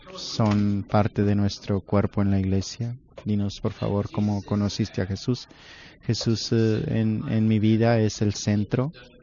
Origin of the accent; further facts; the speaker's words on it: Ireland; Spanish is a second language; Soy de la isla, una isla en Irlanda. No es ningún acento tejano.